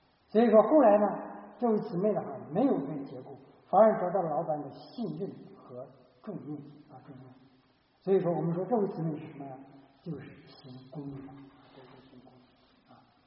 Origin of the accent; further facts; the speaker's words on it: China; 如果对中国用，我们是中国来嘛